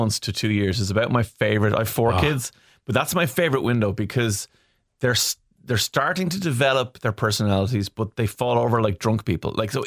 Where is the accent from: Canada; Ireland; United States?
Ireland; Again, we're Irish, so we say second class.